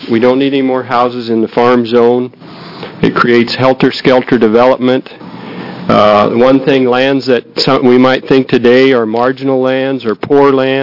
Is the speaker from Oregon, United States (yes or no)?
yes; Oregon, United States; I'm a farmer from Hood River County. My wife and I raise apples.